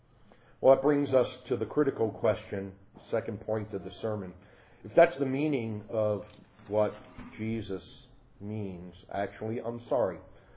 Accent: Bronx, New York, United States; I know, I'm from the Bronx. I don't think I saw sheep until I went to Michigan, all right?

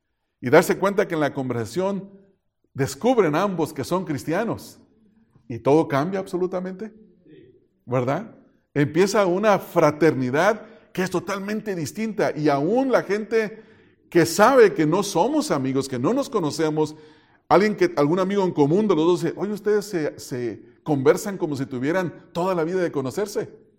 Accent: Mexico; now in United States; Yo soy mexicano y cuando emigré a Estados Unidos, yo nunca había tratado centroamericanos.

